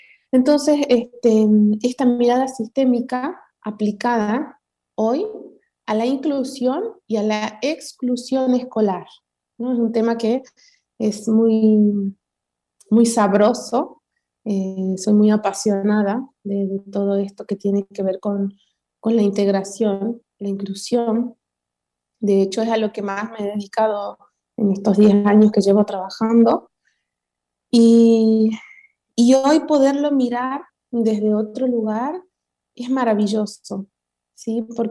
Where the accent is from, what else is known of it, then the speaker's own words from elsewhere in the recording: Tucumán, Argentina; soy de Argentina, Tucumán.